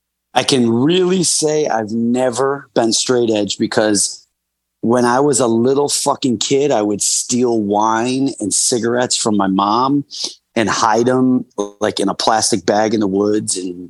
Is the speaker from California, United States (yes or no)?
no; Boston, New York, United States; born there; So 20, 30 miles outside of Buffalo, which is like, it's called Boston, New York, is the actual place I was born, and that's like in the fucking woods.